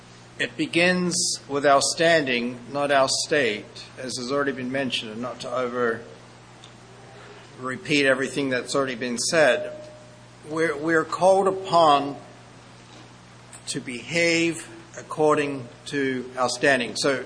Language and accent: English; Australia; and I'm Australian. I can't say, well, that's just the way I am, because that's where I was born